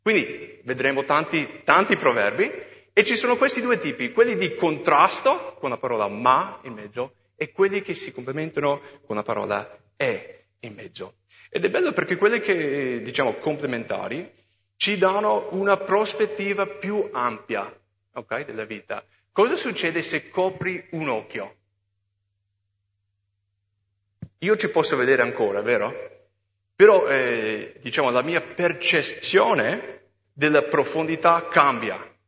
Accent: United States; Italian is a second language; moved away as an adult; now in Italy; Io sono americano, quando sono venuto qua ho dovuto fare la patente italiana

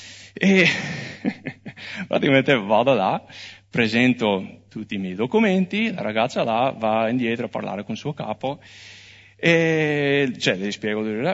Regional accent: United States; now in Italy; io non sono italiano, sono americano, sono qua in Italia con un permesso di soggiorno, non ho ancora la cittadinanza.

